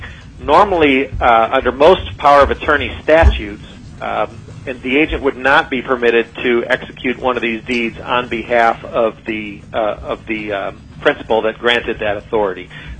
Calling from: Chicago, Illinois, United States; I'm calling you from Chicago

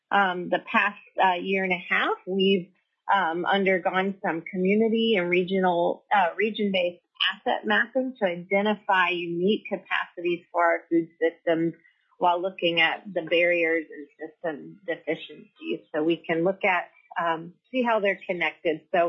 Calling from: Kodiak, Alaska, United States; I reside in Homer. I'm calling in from Kodiak today

